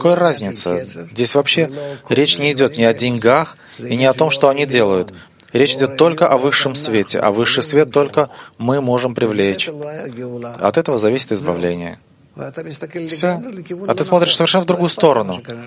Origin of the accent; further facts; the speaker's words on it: Russia; Я сам родом из России.